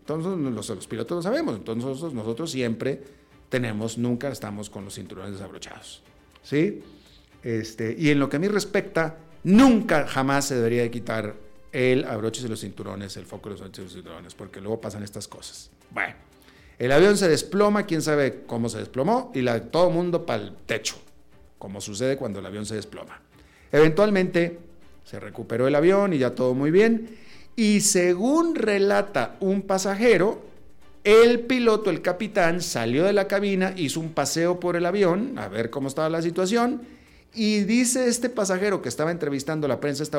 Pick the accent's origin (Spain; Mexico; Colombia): Mexico; O sea, como humano y como mexicano.